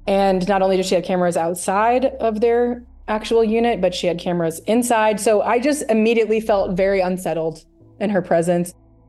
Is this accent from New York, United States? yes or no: no; New Hampshire, United States; For me, I'd relocated. I'm originally from New Hampshire.